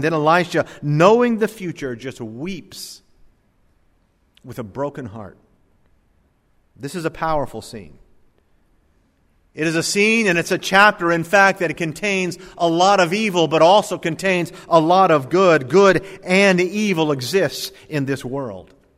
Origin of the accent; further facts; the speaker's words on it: Indiantown, Florida, United States; Most of you know that all through high school, I grew up in Indiantown, Florida in the 1970s.